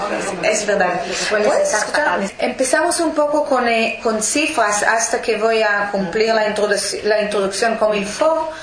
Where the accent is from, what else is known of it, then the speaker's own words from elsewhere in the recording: Northern District, Israel; Spanish is a second language; now in Spain; Nací en Israel, en el Valle de Israel, en un kibbutz que fue construido en 1927 con la tercera aliyah, la tercera inmigración, muy socialista, muy estricta, socialistas, casi comunistas. Crecí en este kibbutz, mis padres viven ahí todavía.